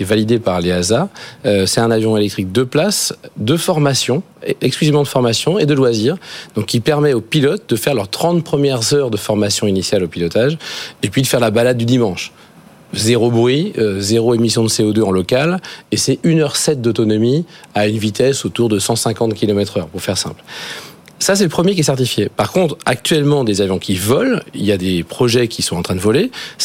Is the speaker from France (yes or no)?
yes; Brittany, France; Moi, je suis breton.